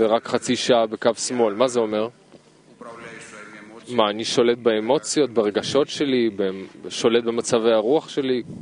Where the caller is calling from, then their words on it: Tbilisi, Georgia; מטביליסי.